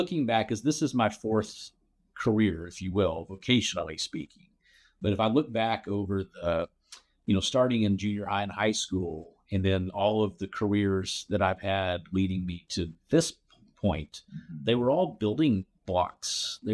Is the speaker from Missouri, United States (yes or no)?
no; Mount Pleasant, Texas, United States; I was raised in the Methodist Church, baptized in the Methodist Church. Here in Texas? In Texas, in Mount Pleasant, Texas. Where's that? It's in East Texas.